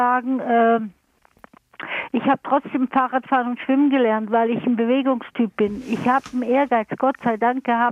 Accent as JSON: {"language": "German", "country": "Germany", "tie": "born or raised there", "said": "ich bin ja in der DDR aufgewachsen, war noch ein Jahr in der Mittelschule, bevor wir dann geflohen sind."}